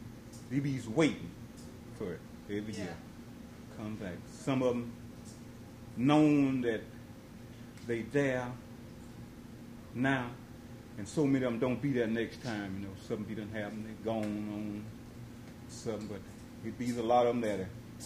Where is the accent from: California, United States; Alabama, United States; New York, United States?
Alabama, United States; Greensboro; now in Lake City, United States; In Alabama. A place called Greensboro, Alabama.